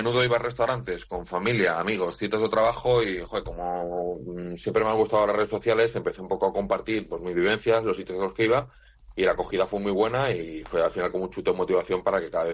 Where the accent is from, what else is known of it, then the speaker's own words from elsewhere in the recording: Madrid, Community of Madrid, Spain; Pues salimos de Oviedo, en Asturias, y estoy pues huyendo del calor de Madrid, que es de donde soy